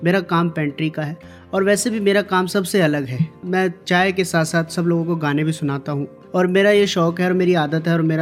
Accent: Uttar Pradesh, India; now in Delhi, India; और मैं यूपी से बिलोंग करता हूँ। मैं 12 साल से दिल्ली में रह रहा हूँ

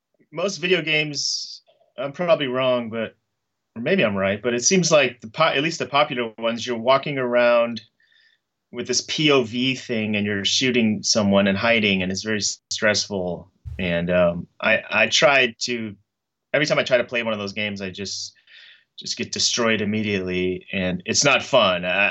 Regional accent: Downers Grove, Illinois, United States; Well, my hometown is called Downers Grove

